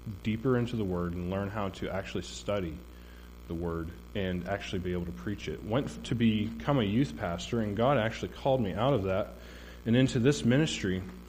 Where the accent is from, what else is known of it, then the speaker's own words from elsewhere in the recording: Watkins Glen, New York, United States; born there; So, I was born in Watkins Glen, New York.